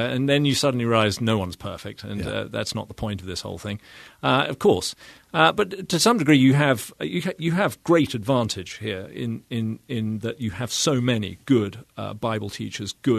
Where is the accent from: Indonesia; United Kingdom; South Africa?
United Kingdom; England; now in United States; Yes, I mean, when I was in England, I was plainly mainly working in evangelism and evangelistic ministry